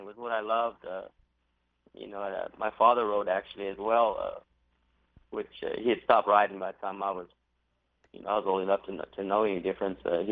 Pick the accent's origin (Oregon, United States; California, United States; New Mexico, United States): New Mexico, United States; Dexter; also born or lived in Roswell; I was born in Roswell, in the hospital there in Roswell, but raised in a little town outside of Roswell called Dexter, New Mexico. Just a little farming town.